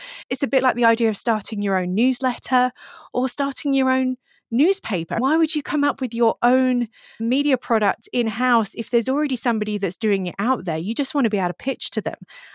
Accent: United Kingdom; I try and focus internationally because I'm British.

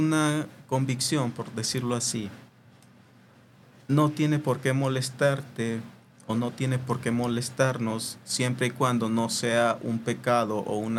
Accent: Nicaragua; Tú sabes que soy de Nicaragua. Para el tiempo que estaba terminando la guerra o la guerrilla en Nicaragua, creo que eran mis 5 o 6 años

